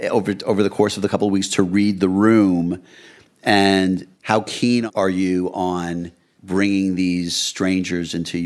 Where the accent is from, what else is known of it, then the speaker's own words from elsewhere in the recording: New York City, New York, United States; I'll tell you a story going back to my childhood here in New York City